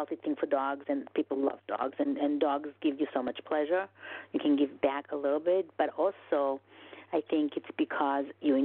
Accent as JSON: {"language": "English", "town": "Brooklyn", "region": "New York", "country": "United States", "tie": "born or raised there", "said": "See, I grew up in Brooklyn, and I never even knew that."}